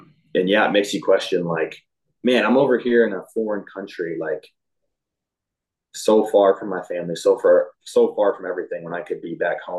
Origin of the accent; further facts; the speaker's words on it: Indiana, United States; moved away as an adult; My first time not living in Indiana, not living within an hour of my hometown, my parents.